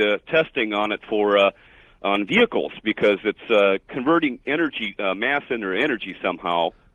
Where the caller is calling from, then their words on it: San Diego, California, United States; I'm calling from San Diego, listening to 600 AM Kogo.